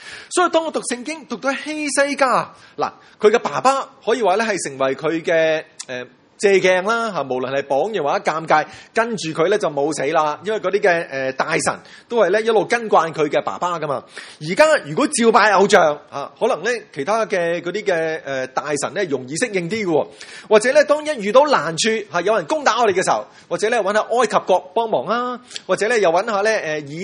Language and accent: Cantonese; Hong Kong; 我哋香港人咧喺香港嘅城市咧